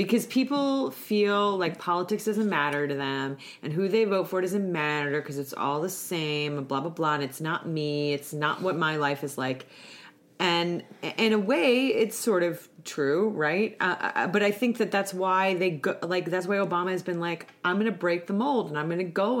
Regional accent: Iowa, United States; Now, I'm from Iowa. Just so you know, originally.

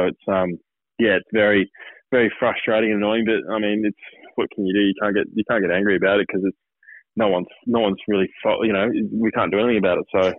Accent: Melbourne, Victoria, Australia; also born or lived in Sydney; I grew up in Melbourne, so I'm coming back home. I haven't lived here for 8 years

